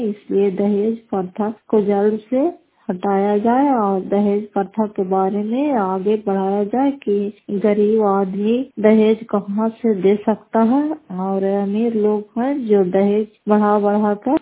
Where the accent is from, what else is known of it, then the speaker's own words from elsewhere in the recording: Fatehpur, Bihar, India; घर फतेहपुर, पंचायत मकौटा, जिला नालंदा, करापुर कपासरा प्रखंड की निवासी हूँ।